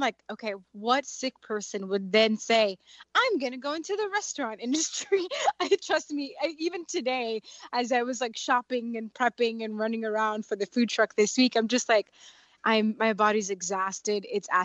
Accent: Dominican Republic; And I'm Dominican, so I'm from the Caribbean.

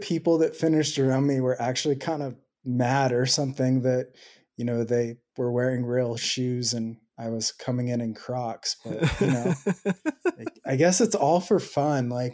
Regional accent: Portland, Oregon, United States; also born or lived in Denver; now in Montana, United States; so I grew up in the Portland area and then moved to Denver.

